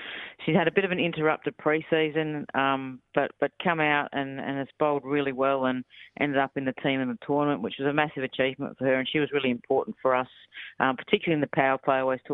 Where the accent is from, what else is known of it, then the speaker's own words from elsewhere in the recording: South Australia, Australia; So I'm obviously from South Australia, and I was in Adelaide working at the SACA